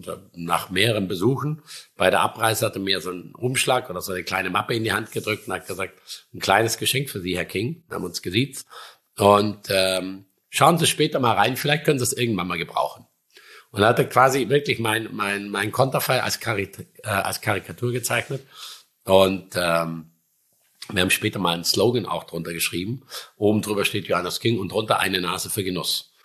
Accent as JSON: {"language": "German", "region": "Baden-Württemberg", "country": "Germany", "said": "Also als Schwabe habe ich tatsächlich auch den Bootschein gemacht."}